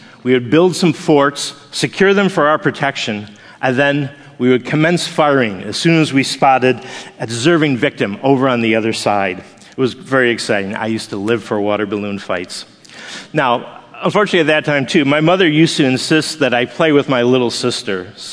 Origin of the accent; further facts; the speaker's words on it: Buffalo, New York, United States; One of the memories that I have growing up in Buffalo, New York, was engaging in lots and lots of water balloon fights.